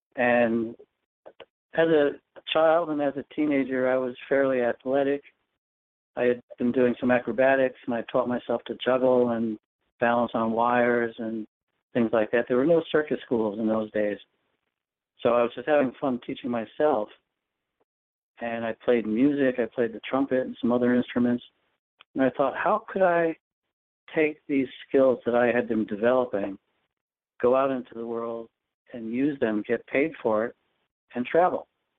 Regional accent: North Haven, Connecticut, United States; I grew up in North Haven, Connecticut, and it was a area of farmland, more or less, when I was growing up before it got built up to suburbia.

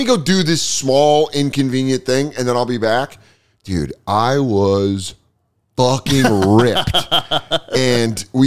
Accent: Colorado, United States; now in New York, United States; Because I'm still from Colorado, so I'm like, this guy is gay.

